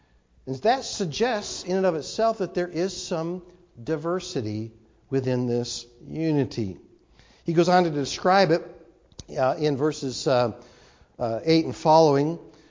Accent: Pennsylvania, United States; born there; I was born in Pennsylvania. I'm moving back to the land of my birth.

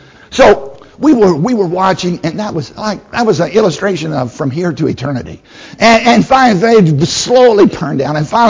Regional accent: the South, United States; Now, I grew up in the South where we knew how to get a hold of TNTs, IM-80s, cherry bombs.

